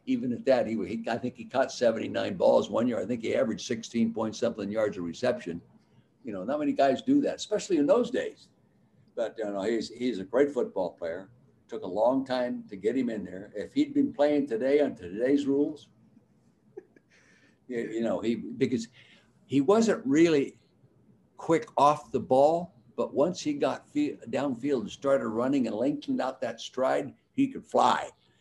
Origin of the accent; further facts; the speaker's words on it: Calistoga, California, United States; Growing up in the Napa Valley like I did in Calistoga, the north end of the valley